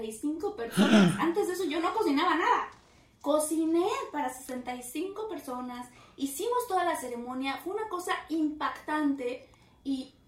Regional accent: Mexico; Y como mexicana, que somos súper acomedidos y atentos y así.

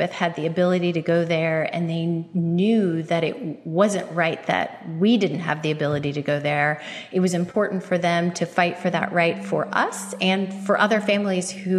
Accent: Indianapolis, Indiana, United States; I was born and raised here in Indianapolis. Grew up in the Butler-Tarkington neighborhood and went through the IPS school system.

